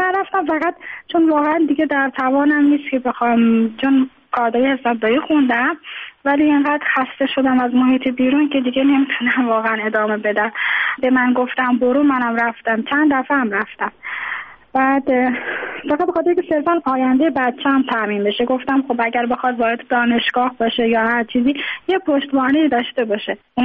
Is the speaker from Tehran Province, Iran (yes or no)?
yes; Tehran, Tehran Province, Iran; born there; now in Mashhad, Iran; من خودم متولد تهرانم، اینجا به دلایل ازدواج کردم اومدم اینجا، الان موندگار شدم، دیگه توان بازگشت نداشتم.